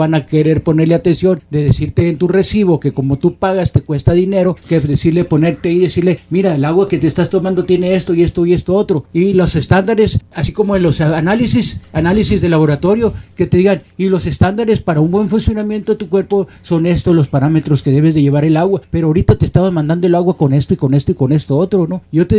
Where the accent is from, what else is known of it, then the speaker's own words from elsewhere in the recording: Mexico; Los mismos mexicanos somos nuestros propios enemigos, somos los mismos mexicanos los que estamos dejando que todo esto suceda.